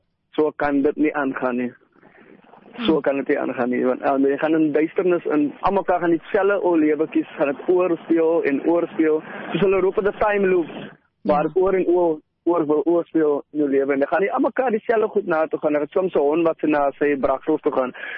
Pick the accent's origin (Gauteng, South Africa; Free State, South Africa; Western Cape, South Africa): Western Cape, South Africa; Cape Town; Ja, ek het opgegroei in Mitchell's Plain